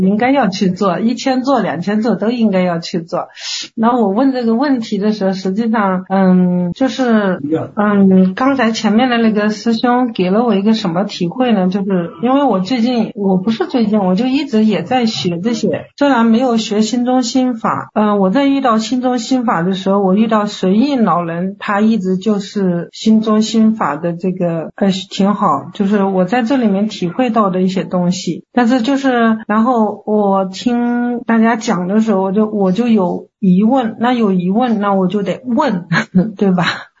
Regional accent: Yancheng, Jiangsu, China; 我是江苏盐城的。

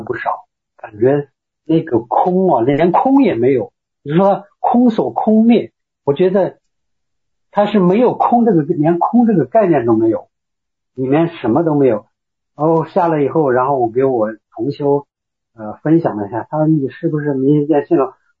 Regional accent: Xi'an, Shaanxi, China; 我介绍一下吧，我是西安的

